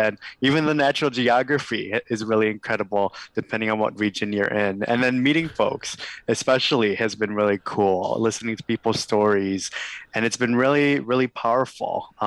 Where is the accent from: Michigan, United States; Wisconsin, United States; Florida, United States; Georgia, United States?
Wisconsin, United States; West Allis; And I serve as an alderman now in my hometown in West Allis.